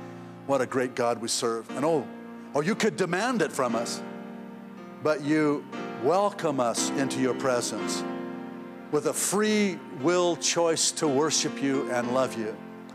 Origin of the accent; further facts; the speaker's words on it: Ireland; because I'm an Irish guy.